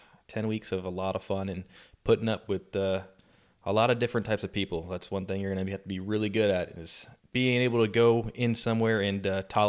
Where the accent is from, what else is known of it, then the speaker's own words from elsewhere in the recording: South Carolina, United States; So I moved around a lot as a child. We ended up settling in South Carolina. So I grew up in South Carolina, spent most of my teenage years there.